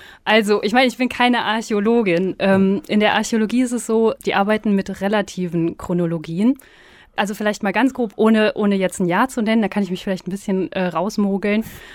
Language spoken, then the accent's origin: German; North Rhine-Westphalia, Germany; Also ich komme hier aus der Region, aus der Nähe von Bielefeld.